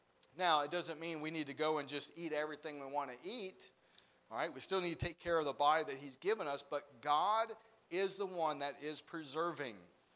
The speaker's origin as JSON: {"language": "English", "region": "the South", "country": "United States", "tie": "born or raised there", "said": "Just growing up in the South, I don't know, I like frog legs."}